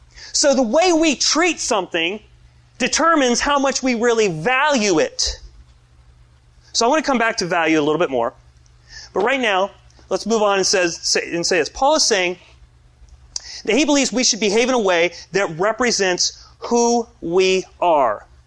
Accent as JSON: {"language": "English", "region": "Florida", "country": "United States", "said": "And being an American, like everybody knows that I'm from America because I paddle out and I'm blonde and taller than everybody, and they just know I'm from America. So like, oh, where are you from? And I'll say, Florida."}